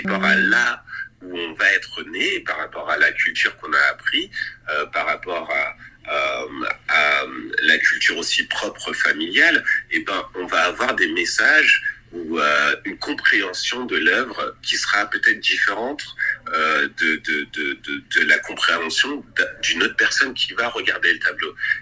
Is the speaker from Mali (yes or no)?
no; France; now in Vancouver, Canada; moi je suis français, mais j'habite à Vancouver.